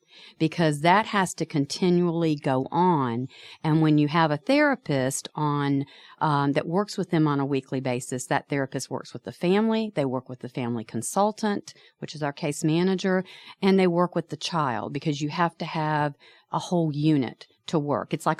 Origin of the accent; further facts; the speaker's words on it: Tucker, Georgia, United States; So I grew up in Tucker. Went to Tucker High School and actually met my husband there